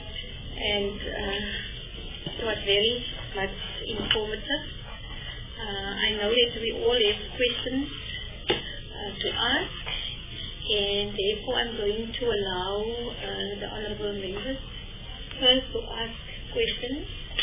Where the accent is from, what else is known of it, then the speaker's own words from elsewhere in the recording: Northern Cape, South Africa; I'm from Northern Cape Province. And I reside in the Johnstown Haitsewe region.